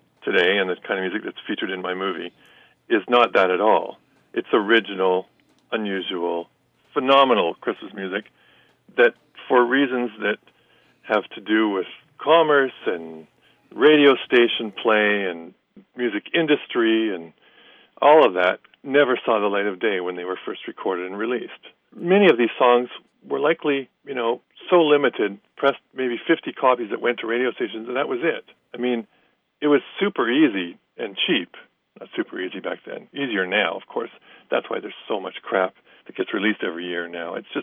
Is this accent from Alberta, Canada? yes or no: yes; Calgary, Alberta, Canada; now in Vancouver, Canada; I grew up in Calgary, Alberta, a prairie town. I moved back to the West Coast when I was 20 years old.